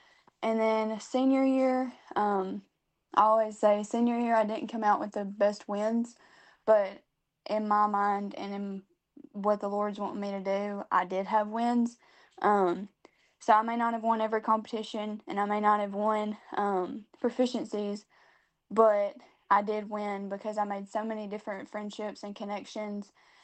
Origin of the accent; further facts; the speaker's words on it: Tennessee, United States; our chapter, which I'm from Dyer County, so our chapter kind of sees who wants to run for region office